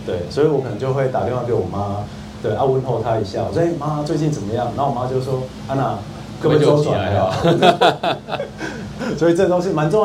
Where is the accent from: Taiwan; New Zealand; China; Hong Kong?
Taiwan; 以前我对自己身为台湾人是很没有自信的